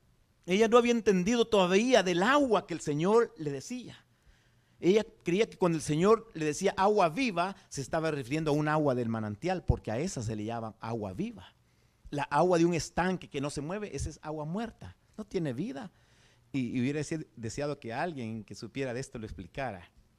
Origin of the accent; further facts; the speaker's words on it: El Salvador; Yo soy salvadoreño, por eso... por ser del Salvador